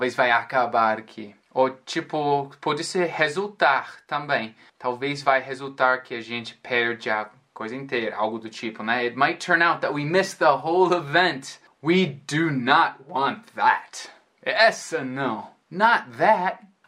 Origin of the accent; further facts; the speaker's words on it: Cleveland, Ohio, United States; born there; Remember, I was born in Cleveland, and the eclipse path will be right across the city.